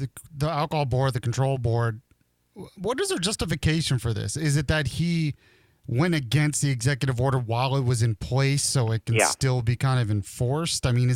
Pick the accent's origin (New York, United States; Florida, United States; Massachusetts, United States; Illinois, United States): Florida, United States; I'm originally from Florida. We didn't have that.